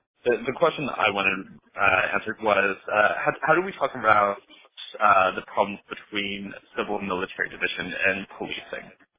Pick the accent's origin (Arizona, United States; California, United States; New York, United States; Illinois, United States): Arizona, United States; from Arizona.